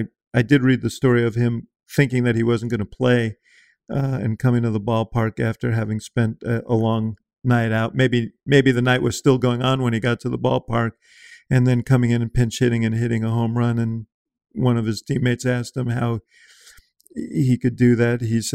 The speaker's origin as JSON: {"language": "English", "region": "New York", "country": "United States", "tie": "born or raised there", "said": "and I grew up in New York, and I know what an awesome sports figure he was there"}